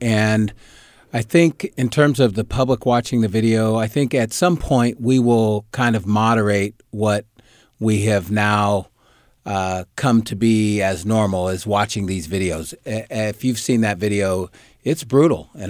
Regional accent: Oak Park, United States; So my understanding is growing up in Oak Park and witnessing violence, living in this world as a Black man

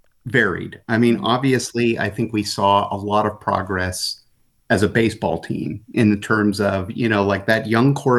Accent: California, United States; And growing up outside of Sacramento, the A's were my first baseball love.

